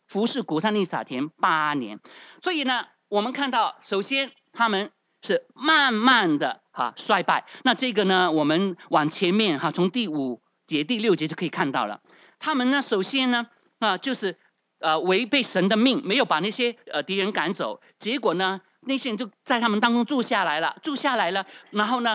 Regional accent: China; 我们中国人去到哪里为什么都可以立根呢？

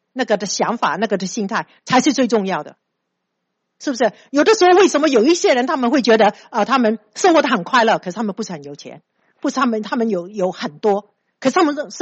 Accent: China; now in United States

